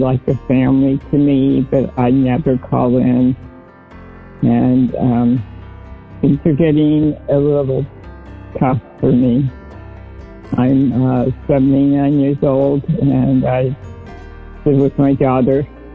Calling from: California, United States; also born or lived in Colorado, United States / Hawaii, United States; I'm calling from Northern California. I used to be in Colorado and Hawaii

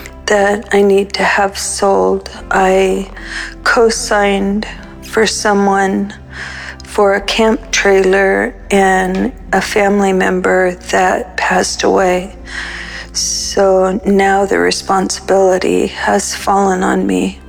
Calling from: Oregon, United States; I'm calling from Oregon

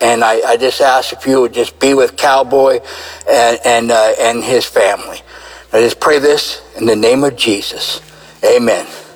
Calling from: Salem, Oregon, United States; I am calling from Salem, Oregon.

